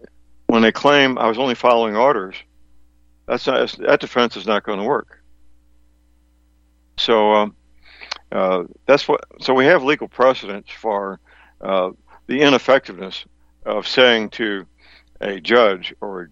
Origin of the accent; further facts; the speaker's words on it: St. Louis, Missouri, United States; It's just the nature of living in my hometown of St. Louis.